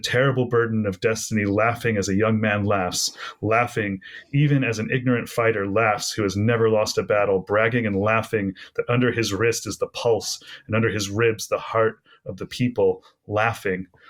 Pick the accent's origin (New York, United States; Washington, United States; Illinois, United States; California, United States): Illinois, United States; Chicago; born there; You know, I am an American, Chicago born, Chicago, that somber city.